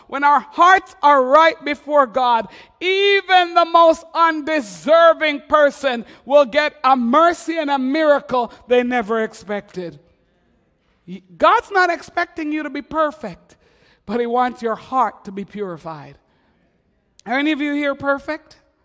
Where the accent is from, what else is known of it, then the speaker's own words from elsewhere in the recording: Montreal, Quebec, Canada; I'm from Montreal.